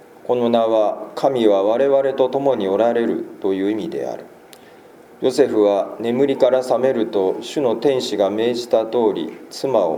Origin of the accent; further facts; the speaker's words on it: Hyogo, Japan; 私は、実はこの辺り、出身の人間なので、ちょっと懐かしい気もしますが